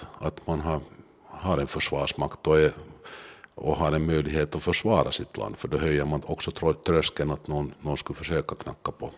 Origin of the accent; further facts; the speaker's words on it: Helsinki, Uusimaa, Finland; Jag är hemma från Helsingfors och bodde barndomen i Munksnäs, gick i Munksnäs i skola och skrev studenten för Lärkan